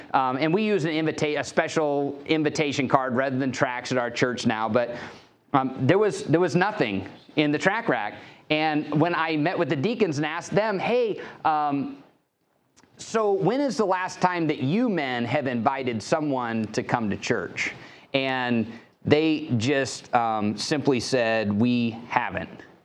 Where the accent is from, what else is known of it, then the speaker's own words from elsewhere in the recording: Houston, Texas, United States; I told him Houston, Texas.